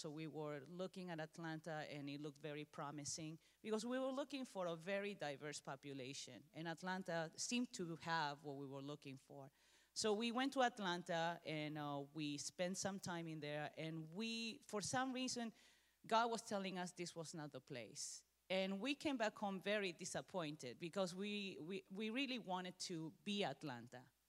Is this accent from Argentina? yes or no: yes; Argentina; moved away as an adult; now in United States; even though I look Korean, I am Korean descent. I was born and raised in Argentina. I lived there for 18 years and moved to the States and went to college here.